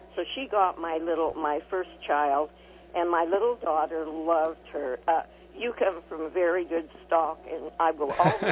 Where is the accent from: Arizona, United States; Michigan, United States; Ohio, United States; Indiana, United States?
Arizona, United States; Kingman; also born or lived in Texas; I'm a Kingmanite, but I lived in Texas 35 years, and I came back.